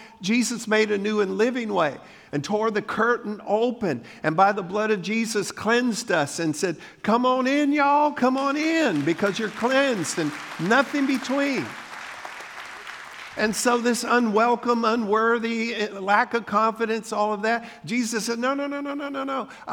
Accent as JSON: {"language": "English", "town": "Leesburg", "region": "Florida", "country": "United States", "tie": "born or raised there", "said": "I grew up in Central Florida, grew up in Leesburg, and we didn't have air conditioning then."}